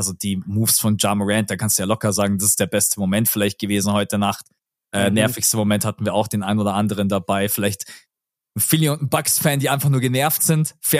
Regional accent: Germany; auch da bin ich natürlich biased als Deutscher

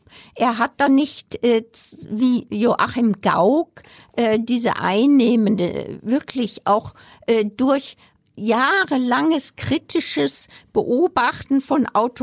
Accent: Heidelberg, Baden-Württemberg, Germany; also born or lived in Bavaria; Ich komme ja aus Heidelberg, ja.

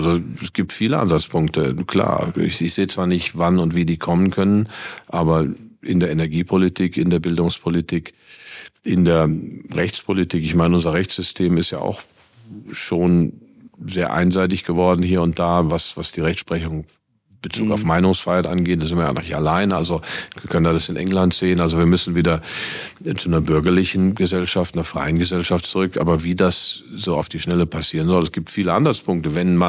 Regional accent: Germany; Ich habe irgendwann gemerkt, ich bin Deutscher, so, und dann bleibe ich auch.

